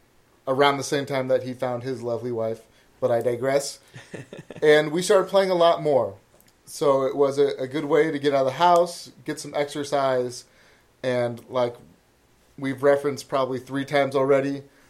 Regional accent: Sonoma, California, United States; So we're from Sonoma, California, wine country, about an hour north of San Francisco.

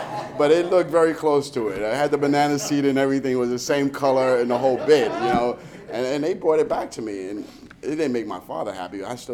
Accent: Brooklyn, New York, United States; I grew up in Brooklyn, New York, you know, in Williamsburg, pretty Hasidic area, you know.

